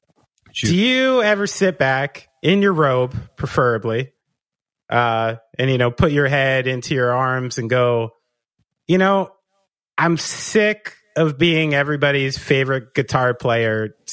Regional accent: New Jersey, United States; I'm from, like, about 30 minutes west of Manhattan. Like, that's, grew up, been here the whole time.

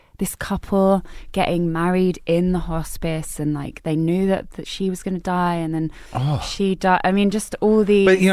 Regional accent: Harrow, London, United Kingdom; Yes, it is. Northwest London. It's near Wembley, kind of.

